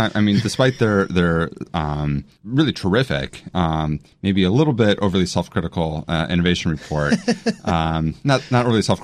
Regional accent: Cleveland, Ohio, United States; now in Washington, United States; I grew up in Cleveland. I live in D.C.

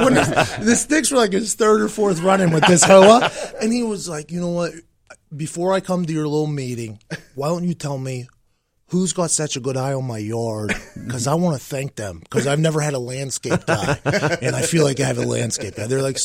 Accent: Pittsburgh, Pennsylvania, United States; My dad, we grew up in Pittsburgh, no homeowners association.

